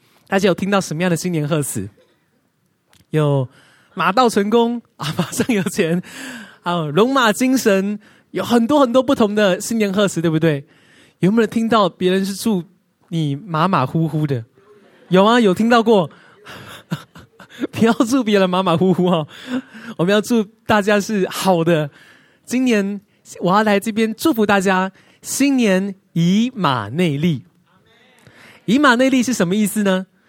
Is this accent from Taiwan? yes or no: yes; Taiwan; 我是台湾人